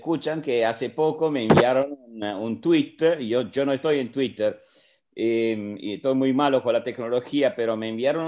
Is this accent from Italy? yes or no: yes; Forlì, Emilia-Romagna, Italy; born there; Spanish is a second language; Bueno, yo nací en Forlì.